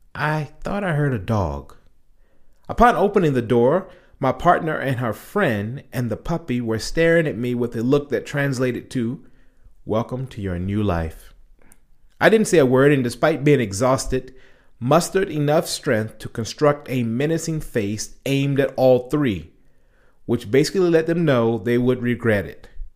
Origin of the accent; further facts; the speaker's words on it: United States; As an American with African heritage, I grew up with a very diverse social circle.